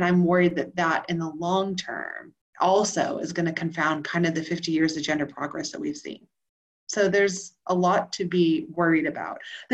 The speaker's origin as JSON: {"language": "English", "country": "United States", "said": "Okay, so I usually like to bring good news because I'm American"}